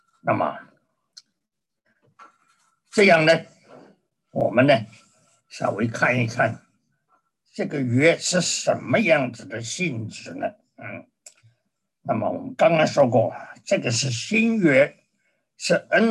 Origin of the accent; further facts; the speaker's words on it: China; 那你知道我们中国人有多少头发？